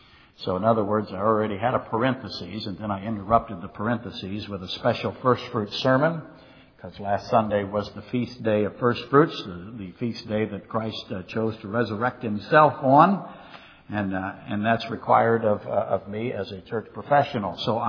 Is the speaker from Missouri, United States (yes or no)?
yes; Poplar Bluff, Missouri, United States; I was raised in Poplar Bluff, Missouri as a small child.